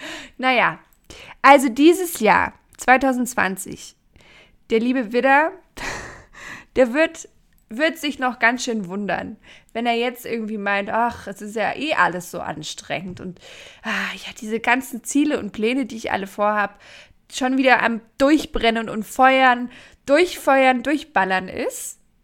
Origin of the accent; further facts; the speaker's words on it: Bavaria, Germany; Bei uns in Bayern sagt man, hilft ja nichts.